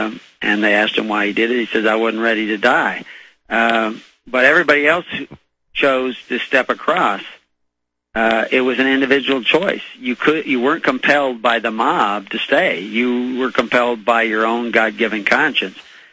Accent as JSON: {"language": "English", "region": "Texas", "country": "United States", "tie": "born or raised there", "said": "I wrote an article about that once because I was raised in Texas"}